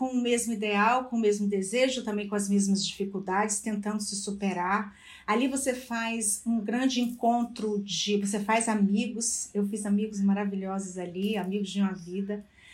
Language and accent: Portuguese; Espírito Santo, Brazil; ele é de São Paulo, eu sou do Espírito Santo